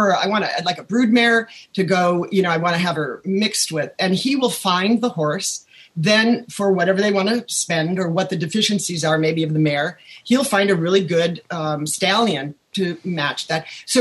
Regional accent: Milwaukee, Wisconsin, United States; I'm from Milwaukee.

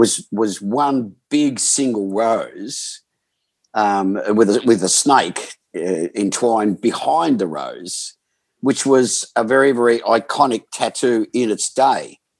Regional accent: Melbourne, Victoria, Australia; because I was born and raised in Melbourne

